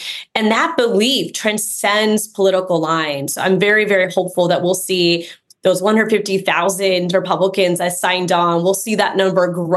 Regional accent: Florida, United States; As someone born and raised in Florida, I am proud to say that Florida is always worth fighting for.

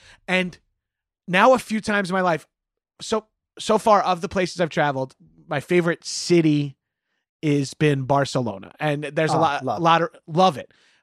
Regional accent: Long Island, New York, United States; I'm from Long Island.

